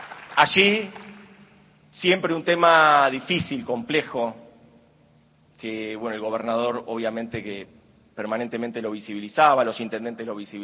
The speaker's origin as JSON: {"language": "Spanish", "country": "Argentina", "said": "como argentinos y argentinas"}